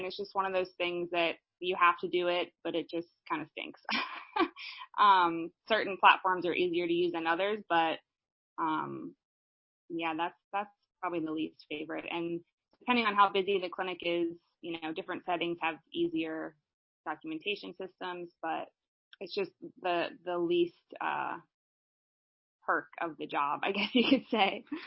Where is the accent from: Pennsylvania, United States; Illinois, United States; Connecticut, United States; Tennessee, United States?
Pennsylvania, United States; Pittsburgh; because I've always loved traveling, and I grew up in Pittsburgh, but I always felt pulled to so many different places.